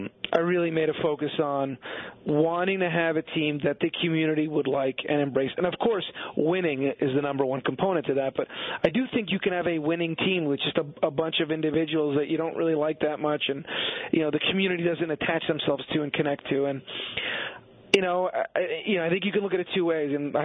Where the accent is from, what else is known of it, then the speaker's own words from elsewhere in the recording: Canada; I'm Canadian.